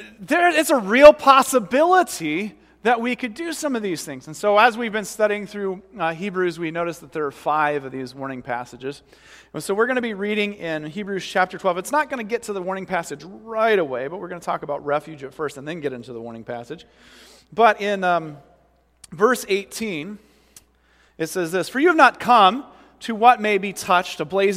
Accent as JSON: {"language": "English", "region": "Iowa", "country": "United States", "said": "I'm from Iowa, okay? So I learned at a very young age to watch out for deer. In fact, I was in one of the heaviest deer populated counties in Iowa."}